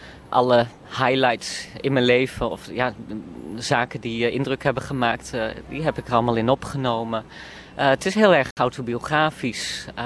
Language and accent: Dutch; Netherlands; wat we gewoon als Nederlander hebben